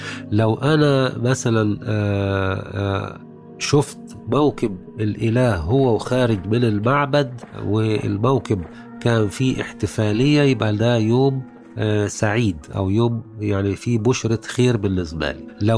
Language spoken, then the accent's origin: Arabic; Egypt; إحنا عندنا في مصر أقدم مرصد فلكي على الإطلاق في العالم كله